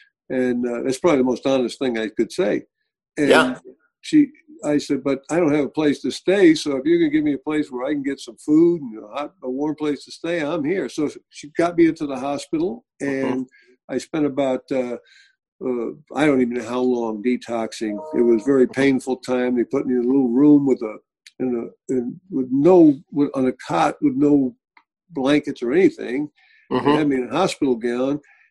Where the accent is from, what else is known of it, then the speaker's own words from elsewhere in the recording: New York City, New York, United States; But I grew up in New York City, son of a long time Ashkenazi Jewish family.